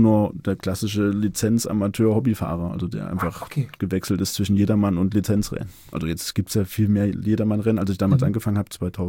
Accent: Leipzig, Saxony, Germany; Also ich komme aus Leipzig, bin 39 Jahre alt, werde dieses Jahr leider schon 40.

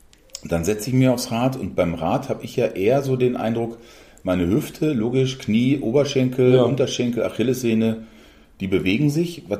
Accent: Datteln, North Rhine-Westphalia, Germany; weil ich komme jetzt aus Datteln vom Kanal, da rudert auch der Deutschlandachter

